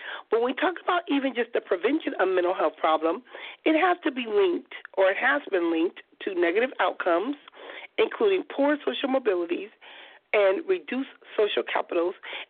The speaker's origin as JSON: {"language": "English", "town": "Compton", "region": "California", "country": "United States", "tie": "born or raised there", "said": "I remember we were kids growing up in Compton, my mother used to use Dr. Tishman for everything"}